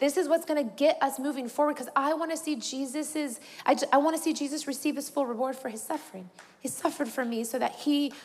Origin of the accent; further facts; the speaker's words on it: Indiana, United States; now in California, United States; I'm a Midwest girl, born and raised in Indiana, but God has sent me to California.